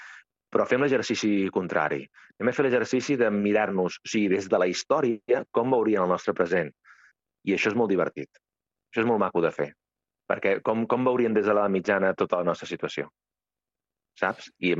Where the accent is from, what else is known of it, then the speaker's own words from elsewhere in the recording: Cardona, Catalonia, Spain; sóc autor teatral i sóc de Cardona